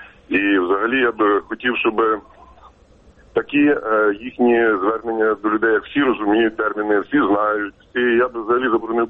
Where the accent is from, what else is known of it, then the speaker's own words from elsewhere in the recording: Khmelnytskyi Oblast, Ukraine; я з Хмельниччини.